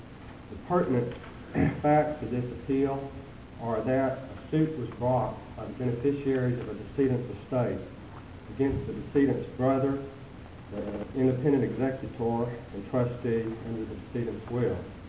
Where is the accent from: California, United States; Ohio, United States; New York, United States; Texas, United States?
Texas, United States; Fort Worth; May it please the court, I am from Fort Worth and I represent the defendant